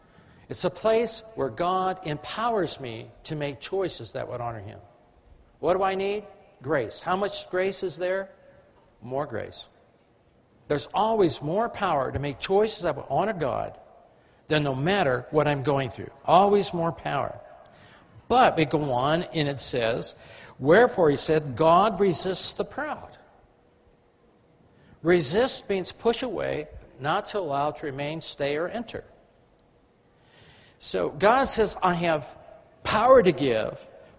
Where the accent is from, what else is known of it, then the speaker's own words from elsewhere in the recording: England, United Kingdom; I mean, I am English, but I flunked it in school.